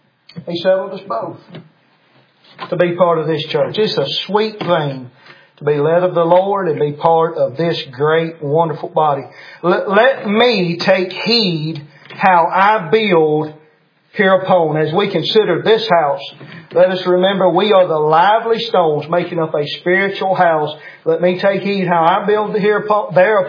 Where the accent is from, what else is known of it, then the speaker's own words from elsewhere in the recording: Mississippi, United States; now in Sebastopol, United States; how I grew up down in Perry County and moved way off up there to Sebastopol, Mississippi.